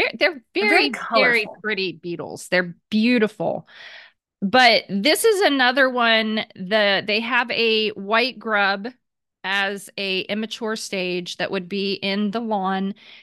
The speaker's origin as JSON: {"language": "English", "region": "Ohio", "country": "United States", "tie": "born or raised there", "said": "I grew up in Ohio, and we have Japanese beetles there."}